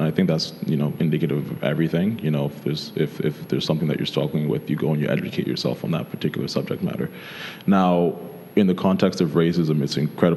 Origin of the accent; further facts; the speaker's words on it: the South, United States; I grew up in the States, and so I grew up in the South.